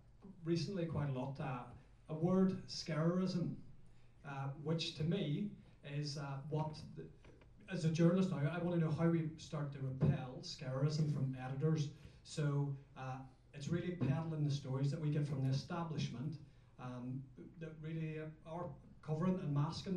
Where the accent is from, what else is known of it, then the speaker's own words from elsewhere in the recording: Derry, Northern Ireland, United Kingdom; from Derry in the north of Ireland, and I've been a journalist for 20 years